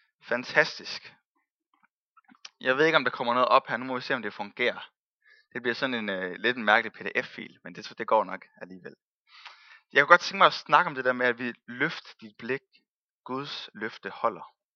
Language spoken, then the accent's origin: Danish; North Denmark Region, Denmark; now in Mariager, Denmark; Jeg kommer faktisk oprindeligt fra Thy.